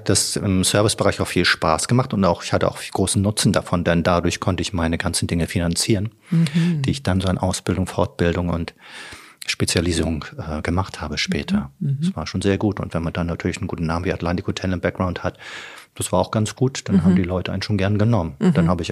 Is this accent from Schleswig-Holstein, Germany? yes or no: yes; Neumünster, Schleswig-Holstein, Germany; born there; also born or lived in Tungendorf; Ja, dörflich, großmütterlicherseits Tungendorf tatsächlich und geboren wurde ich aber in Neumünster. Mhm. Also wo ich heute immer sage, eine Stadt zum Durchfahren.